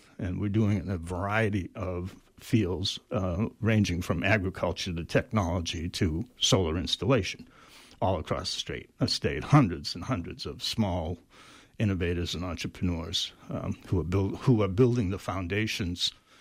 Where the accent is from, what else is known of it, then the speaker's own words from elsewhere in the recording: Waterville, Maine, United States; If I'm a lifelong Mainer. I grew up in Central Maine in Waterville, from a blue collar family there.